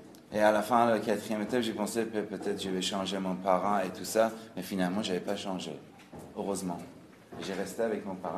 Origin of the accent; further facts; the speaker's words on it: Iran; French is a second language; Mon français n'est pas bien parce que je viens d'Iran et j'ai commencé mon rétablissement en Grèce.